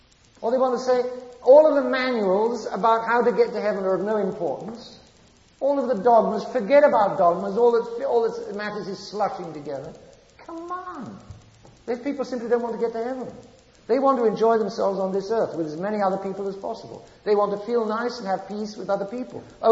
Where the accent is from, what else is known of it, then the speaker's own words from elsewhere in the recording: England, United Kingdom; I wasn't yet Catholic. I said, oh, this Catholic religion, no, don't get, I'm English, don't get that Catholicism anywhere near me.